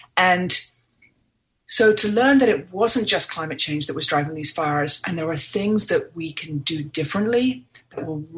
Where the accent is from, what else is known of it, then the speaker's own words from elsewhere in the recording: London, United Kingdom; moved away as an adult; also born or lived in New York City; I'm originally from the UK. I grew up in London, England. And then I had moved to New York City.